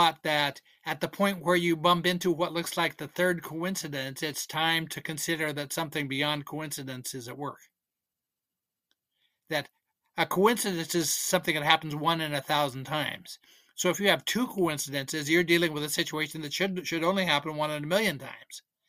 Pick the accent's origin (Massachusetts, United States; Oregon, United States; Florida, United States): Oregon, United States; Salem; I grew up in Salem, Oregon.